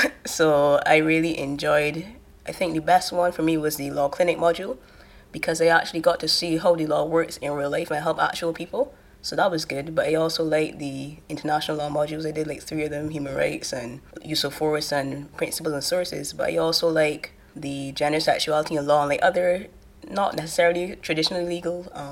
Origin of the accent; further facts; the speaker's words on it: Barbados; Well, I'm actually from Barbados